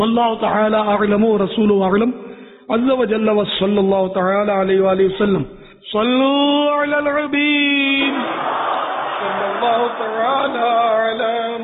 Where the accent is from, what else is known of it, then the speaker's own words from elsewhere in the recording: Pakistan; born there; میں اگرچہ پاکستان میں پیدا ہوا ہوں, کتیانہ کبھی گیا نہیں, لیکن ظاہر ہمارے ماں باپ تو وہیں کے تھے.